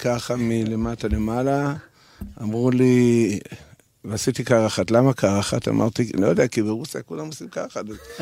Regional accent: Belarus; now in Israel; רוסיה לבנה, שנות ה-70

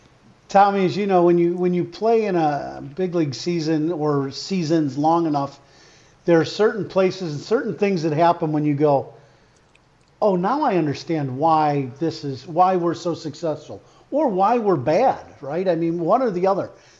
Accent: Chicago, Illinois, United States; I didn't re-sign with the Cubs after the 0-1 season, and just feeling down about that and leaving my hometown.

